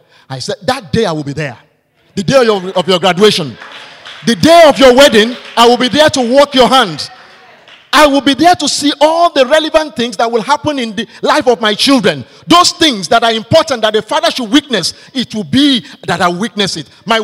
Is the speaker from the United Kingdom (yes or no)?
no; Ogun, Nigeria; You know, in my family home, they don't recognize me. We come from Ijebu.